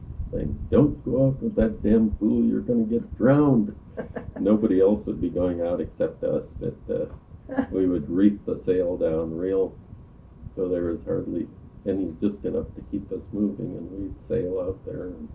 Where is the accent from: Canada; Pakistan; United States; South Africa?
United States; Kodiak, Alaska; growing up in Kodiak, as I told you earlier, it was a very, very small town, and everybody was involved in the fishery locally here.